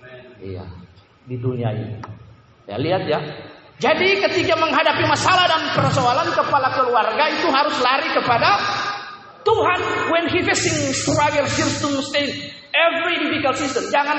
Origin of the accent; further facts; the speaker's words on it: Ambon, Maluku, Indonesia; Orang Indonesia Timur itu Kupang, NTT, Ambon, saya Ambon